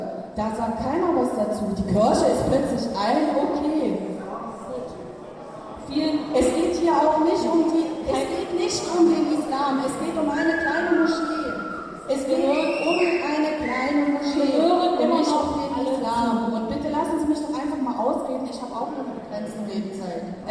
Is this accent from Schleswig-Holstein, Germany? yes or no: no; Erfurt, Thuringia, Germany; ich komme auch aus Erfurt, wohne aber nicht in Marbach